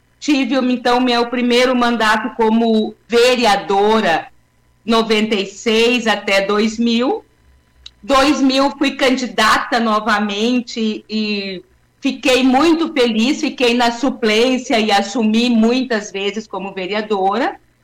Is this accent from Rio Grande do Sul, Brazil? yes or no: yes; Novo Hamburgo, Rio Grande do Sul, Brazil; Eu nasci em Novo Hamburgo e morei em Novo Hamburgo até 1994.